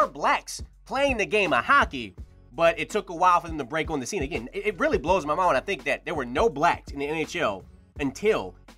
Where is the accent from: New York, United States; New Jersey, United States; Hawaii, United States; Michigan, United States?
Michigan, United States; Detroit; Me growing up in Detroit, there's a certain stereotype that exists right now when it comes to blacks playing the game of golf.